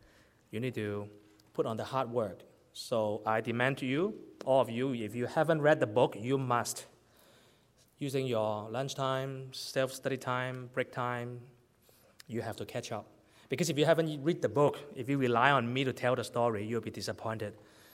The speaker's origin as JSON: {"language": "English", "country": "Canada", "said": "I'm a pastor from Canada. Vancouver is where I'm living."}